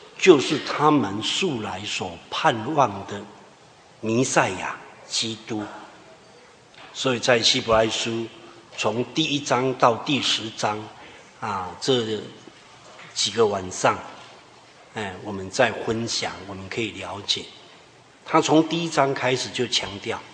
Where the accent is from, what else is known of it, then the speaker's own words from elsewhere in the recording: Taiwan; 甚至我们台湾人也是一样啊